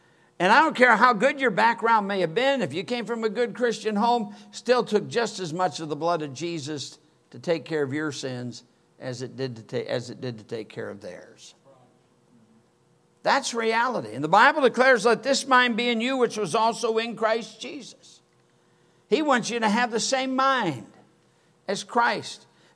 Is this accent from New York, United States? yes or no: no; Michigan, United States; I'm from Michigan. I know there are people in the South don't thank God to save people in Michigan. But I was even in Michigan when he saved me.